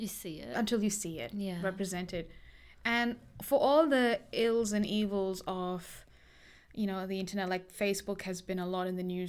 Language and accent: English; Australia; And now I grew up, like, my teens and 20s and all my life after my teens has been in Australia.